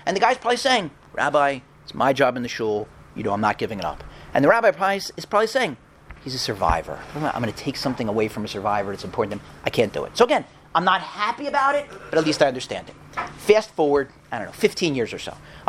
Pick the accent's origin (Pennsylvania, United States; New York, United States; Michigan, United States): Pennsylvania, United States; Philadelphia; Oh, yeah, I'm from Philly. The Eagles have never even won a Super Bowl.